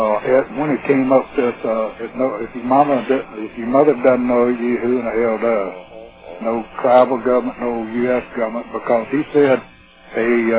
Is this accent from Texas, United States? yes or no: yes; Texas, United States; I've lost Spanish I used to speak because I'm from South Texas.